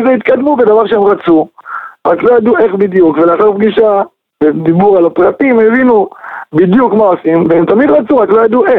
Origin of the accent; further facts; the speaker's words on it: Ma'alot, Northern District, Israel; אנחנו גדלנו, נולדנו במעלות, זה לא רחוק. ברוך השם, מכירים את המקום הרבה שנים.